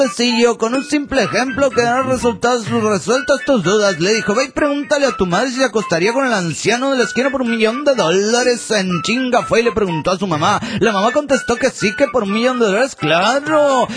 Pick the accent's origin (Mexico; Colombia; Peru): Peru; Lima; de Lima, Perú.